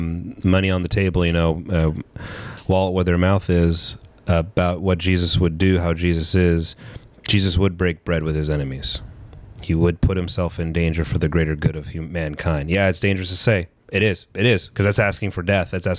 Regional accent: United States; I'm an American. I don't believe in kings.

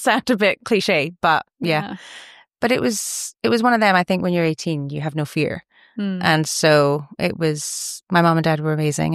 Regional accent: Aberdeen, Scotland, United Kingdom; Grew up in Aberdeen in Scotland.

